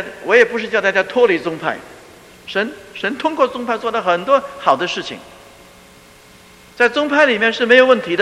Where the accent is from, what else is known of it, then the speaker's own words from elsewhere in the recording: China; 你说到这个骄傲，我们中国人骄傲的不知道是多么大